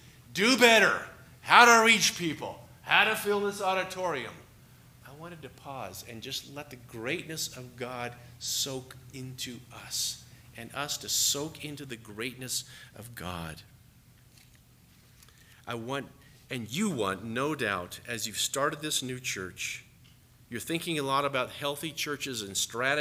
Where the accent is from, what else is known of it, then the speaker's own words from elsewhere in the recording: Boulder, Colorado, United States; I took a prayer walk one day when I was growing up in Boulder, a fairly new believer.